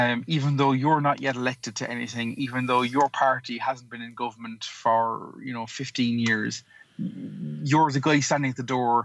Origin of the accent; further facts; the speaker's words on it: Cork, Munster, Ireland; And that work was not in my hometown of Cork.